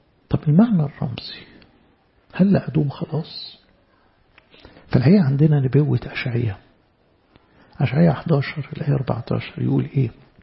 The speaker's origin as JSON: {"language": "Arabic", "country": "Egypt", "said": "ومصرايم اللي منه احنا بقى كمصريين"}